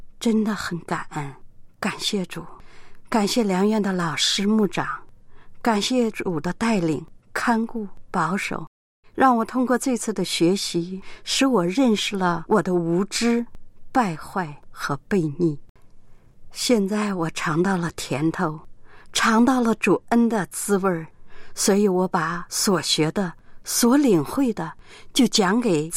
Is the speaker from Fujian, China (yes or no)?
no; Gansu, China; 我是甘肃的